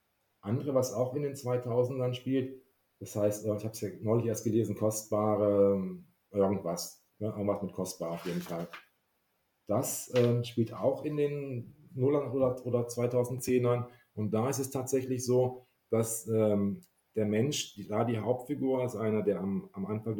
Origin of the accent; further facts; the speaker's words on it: Wolfenbüttel, Lower Saxony, Germany; now in Bochum, Germany; Das ist meine alte Heimat. Ich wohne jetzt in Bochum, aber Wolfenbüttel ist meine alte Heimat.